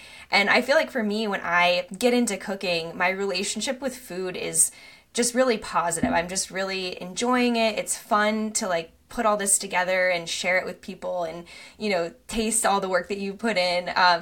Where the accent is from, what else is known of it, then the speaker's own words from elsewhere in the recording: Colorado, United States; And so my friends, like, growing up in Colorado, having some friends outside of running were truly my saving grace